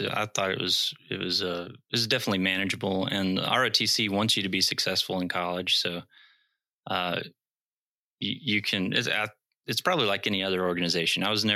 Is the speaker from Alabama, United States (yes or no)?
no; Arkansas, United States; I grew up in Arkansas, and we're kind of the home of the C-130. And the farm I live on is right underneath a low-level route of these of the Hercs. And so I grew up on this farm.